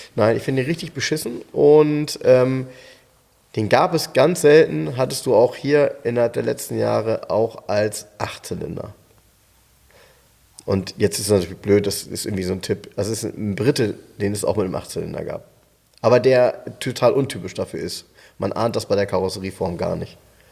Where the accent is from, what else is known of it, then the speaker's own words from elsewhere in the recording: Germany; Und ich sagte, ich komme aus Deutschland und wollte mir den Wagen angucken